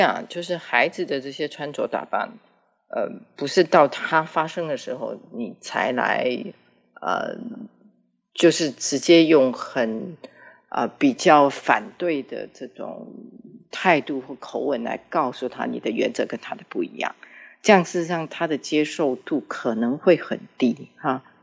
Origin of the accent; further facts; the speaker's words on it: China; 咱们是中国人